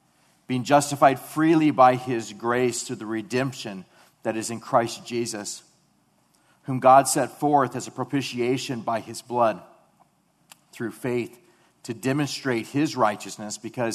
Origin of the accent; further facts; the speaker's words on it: Mission Viejo, California, United States; I grew up in Mission Viejo, just across the street. This was our stomping ground.